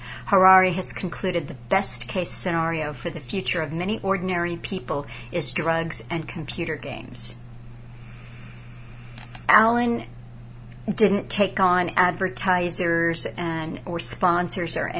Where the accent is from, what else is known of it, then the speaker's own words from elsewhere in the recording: United States; I want to say privacy, but I'm an American.